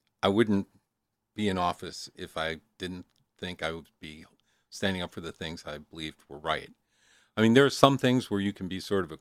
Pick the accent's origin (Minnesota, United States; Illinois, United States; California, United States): Illinois, United States; Chicago; I grew up in Chicago in a community called East Rogers Park. We were poor when I was growing up, but I don't think I was aware we were poor.